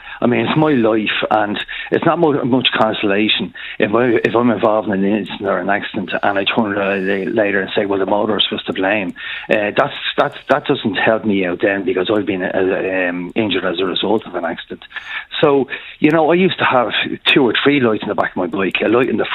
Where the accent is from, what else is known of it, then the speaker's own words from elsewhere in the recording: Marino, Leinster, Ireland; I grew up in Merino, and when I was about 15 or 16, I was cycling home